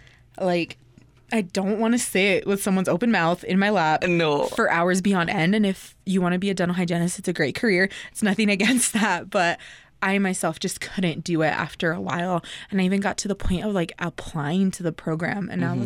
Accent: Lovelock, Nevada, United States; also born or lived in Reno, United States; I was born in Reno, and I graduated in Pershing County High School in Lovelock, Nevada.

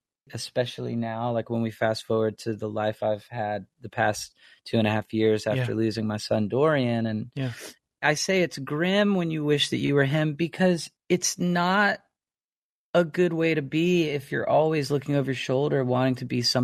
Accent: Greenville, Texas, United States; I grew up in Greenville, Texas, small town. My family had an old upright piano with broken keys

